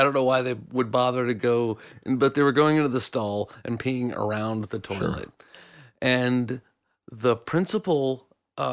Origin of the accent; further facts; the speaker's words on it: the South, United States; I grew up in the South. Most of my friends were spanked growing up.